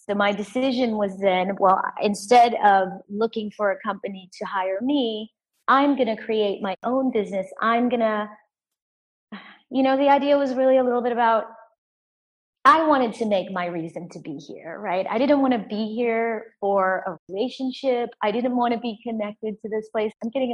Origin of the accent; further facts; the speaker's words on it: Anchorage, Alaska, United States; growing up in Anchorage, Alaska, even though I grew up in an incredibly diverse sort of neighborhood and friendship circle, I didn't grow up with lots of other African Americans.